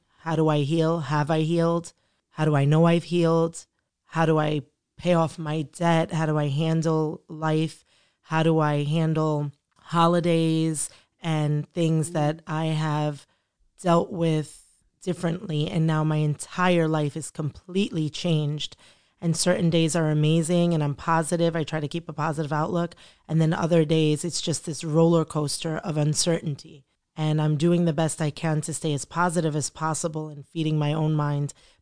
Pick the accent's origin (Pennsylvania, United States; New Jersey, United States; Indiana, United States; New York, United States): New York, United States; I'm from New York, and I'm 43 years old